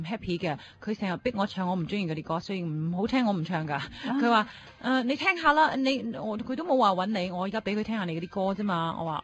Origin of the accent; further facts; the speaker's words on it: China; now in Canada; 我哋中國人梗係第一個走啦